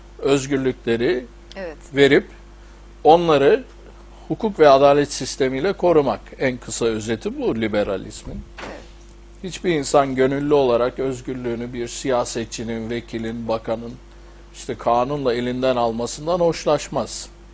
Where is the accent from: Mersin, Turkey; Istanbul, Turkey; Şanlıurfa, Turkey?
Istanbul, Turkey; moved away as an adult; İstanbul'da doğdum 57'de. Orta öğrenimimi İstanbul'da tamamladım. Ondan sonra yurt dışına üniversite için gittim. Ve üniversiteyi bitirdikten sonra 25 sene dışarıda kaldım.